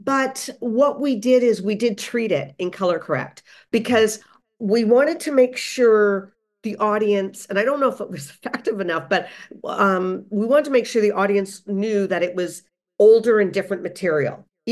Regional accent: Canada; being a Canadian

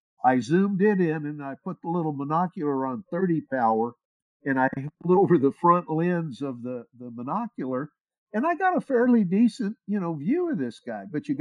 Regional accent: West Coast, United States; Well, look, I grew up out on the West Coast hunting, fishing, camping in some prime Bigfoot area

